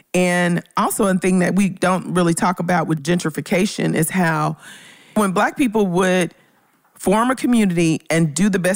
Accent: Memphis, Tennessee, United States; In Memphis, I'm from Orange Mound in Memphis, Tennessee

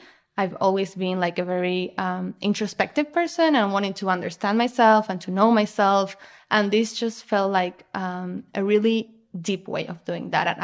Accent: Argentina; Okay, so I'm 28. I live in Argentina. I'm from Argentina.

